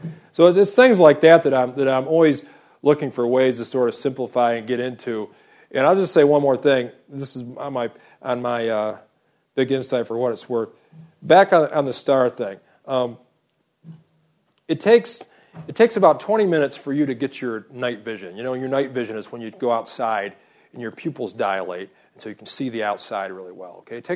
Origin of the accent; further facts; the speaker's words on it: Florida, United States; when I was a kid growing up in Florida, I really loved stars and astronomy and science.